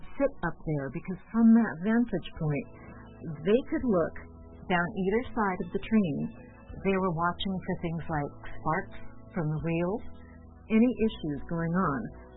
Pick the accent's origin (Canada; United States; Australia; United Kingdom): United States; Lodi; born there; I was born in Lodi.